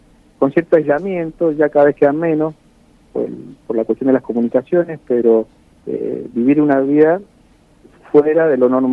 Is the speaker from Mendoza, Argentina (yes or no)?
yes; Mendoza, Argentina; yo soy mendocino